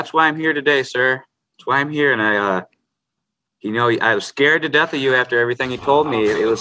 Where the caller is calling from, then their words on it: St. Louis, Missouri, United States; I'm calling from St. Louis, Missouri.